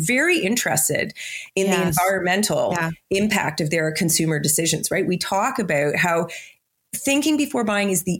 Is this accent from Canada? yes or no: yes; Canada; Like I'm Canadian